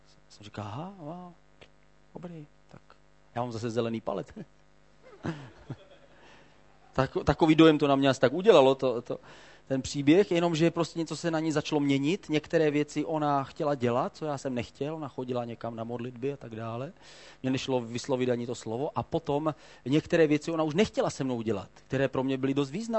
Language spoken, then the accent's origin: Czech; Olomouc Region, Czechia; protože já jsem z Hané, že?